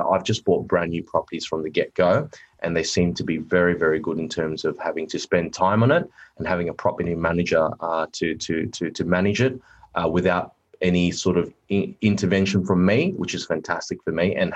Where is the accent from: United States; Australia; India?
Australia; Cecil Hills, New South Wales; I grew up out west in Cecil Hills. That's where I ended up living with mum and dad for the latter part of my life being with them. I grew up in Cecil Hills, which is sort of surrounded by Badgerys Creek, Austral